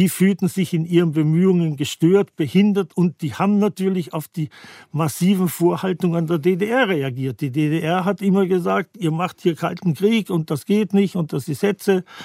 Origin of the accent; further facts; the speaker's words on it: Austria; Ich war und bin noch immer Österreicher